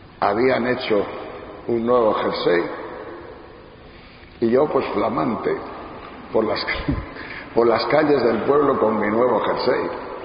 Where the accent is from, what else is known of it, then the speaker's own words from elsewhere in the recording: Castile and León, Spain; mi pueblo es un pueblo de la provincia de León, allá por las montañas de Riaño, y cerca de Asturias y de Santander.